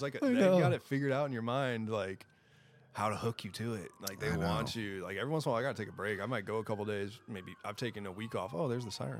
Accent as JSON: {"language": "English", "region": "Michigan", "country": "United States", "also_born_or_lived": "Virginia Beach, United States", "moved": "as an adult", "said": "So I'm from Michigan originally. I joined the Navy when I was 18, but I lived in Virginia Beach for 9 or 10 years"}